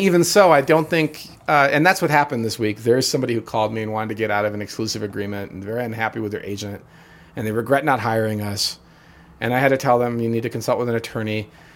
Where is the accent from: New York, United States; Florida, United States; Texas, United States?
New York, United States; I'm from New York, you're going to get some profanity, but I'm from upstate New York, so we're going to deliver it nicely.